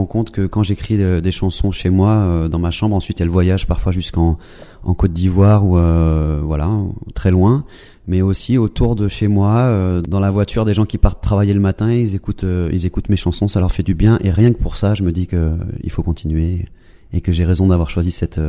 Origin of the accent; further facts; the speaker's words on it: Capbreton, Nouvelle-Aquitaine, France; mais aussi chez moi à Cap-Breton